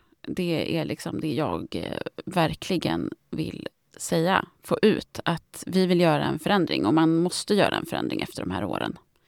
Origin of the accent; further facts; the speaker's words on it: Österåker, Stockholm County, Sweden; Om jag säger att jag är från Österåker när jag är ute i Sverige